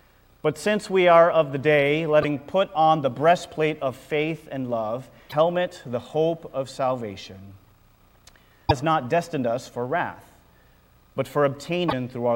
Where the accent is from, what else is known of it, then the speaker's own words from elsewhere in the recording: Lakewood, California, United States; So raised in the Long Beach area in a really small Lakewood. It's between Cerritos and Long Beach and Lakewood.